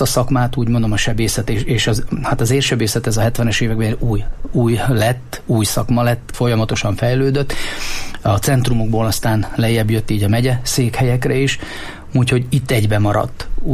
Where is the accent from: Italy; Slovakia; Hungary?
Slovakia; én Rasoncról származom, Felvidékről